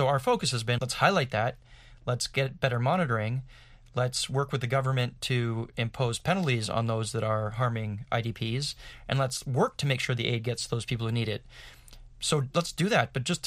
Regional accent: Canada; I'm originally from Canada. Canada is a small country

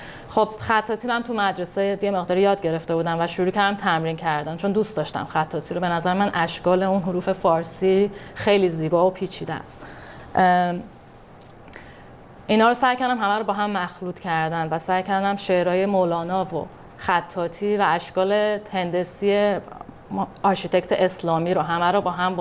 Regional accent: Iran; و من خب توی همچین جامعه بزرگ شدم و به نظر من زنها در ایران توی خونه هاشون یه شخصیت دیگه دارن

